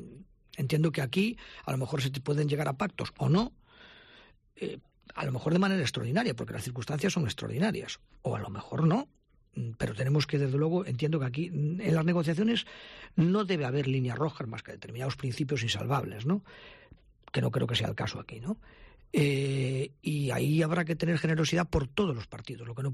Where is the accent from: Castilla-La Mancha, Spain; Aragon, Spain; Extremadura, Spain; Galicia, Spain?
Galicia, Spain; Pereiro de Aguiar; dado que él era de los Peares y yo soy de Pereiro